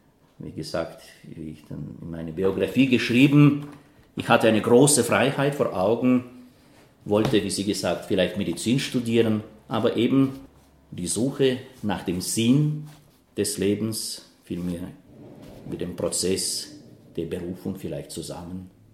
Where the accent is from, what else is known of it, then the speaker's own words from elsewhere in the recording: Odesa, Odesa Oblast, Ukraine; Ich bin ein gebürtiger Ukrainer aus Odessa. Odessa für mich ist die Stadt, in der ich meine ganze Kindheit verbracht, meine Abitur absolviert und auch, wie schon vorher gesagt, mein Universitätsstudium abgeschlossen.